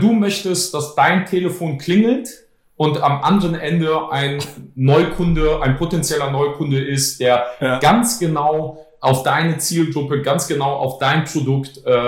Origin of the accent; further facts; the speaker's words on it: Poland; born there; Also ich bin 1989 in Polen geboren, zu Zeiten des Kommunismus.